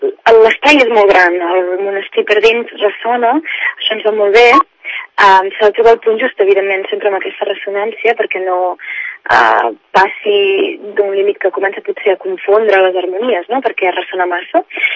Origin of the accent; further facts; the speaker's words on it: Igualada, Catalonia, Spain; perquè som d'Igualada, i certament fem molts concerts a Igualada mateix o als pobles del voltant